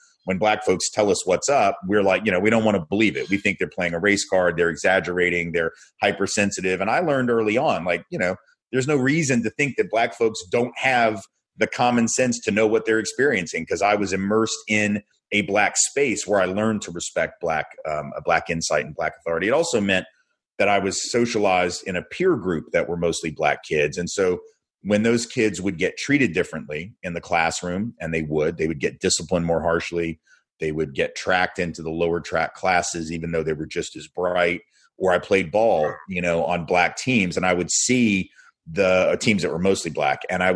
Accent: Nashville, Tennessee, United States; I grew up in Nashville and went to preschool at a historically black college.

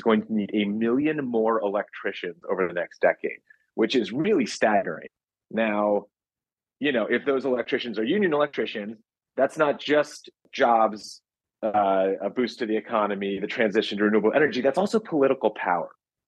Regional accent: Ohio, United States; And I'm from Ohio, and I keep saying, like, the climate movement has to win Ohio

